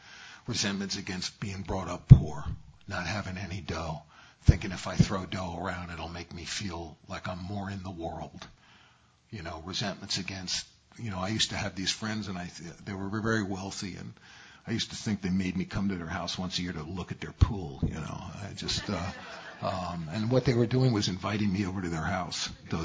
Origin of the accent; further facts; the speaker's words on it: New York, United States; I grew up in New York, when you turn the lights on, the roaches scramble for the door.